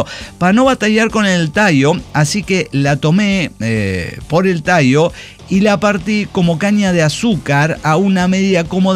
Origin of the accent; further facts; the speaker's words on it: Mexico; Como todo mexicano, sabemos que lo primero, no sé, leche o algo